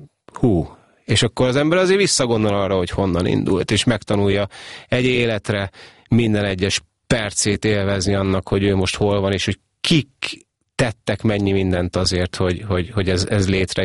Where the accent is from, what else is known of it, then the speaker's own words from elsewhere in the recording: Hungary; now in Canada; úristen, megérkeztem magyarként